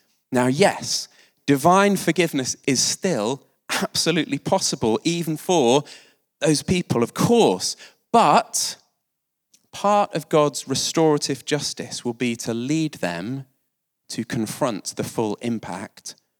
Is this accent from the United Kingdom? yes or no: yes; United Kingdom; I mean, we're British. It would be a cup of tea, let's be honest.